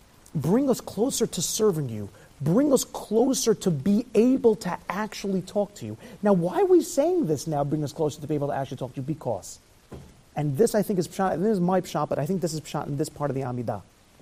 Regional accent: New York, United States; also born or lived in Israel; there's a reason why most New Yorkers are terrible at learning a second language. I'm from New York, so I can tell you. I lived in Israel for 13 years. My Hebrew is still terrible.

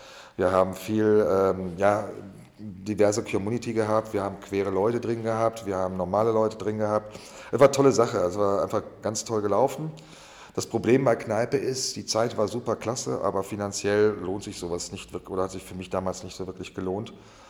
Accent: Bochum, North Rhine-Westphalia, Germany; gebürtig bin ich aus dem Ruhrgebiet, aus Bochum, also tief im Westen. Dort bin ich auch groß geworden, als Junge sozusagen. Habe dort dann auch mein Abitur gemacht in Bochum

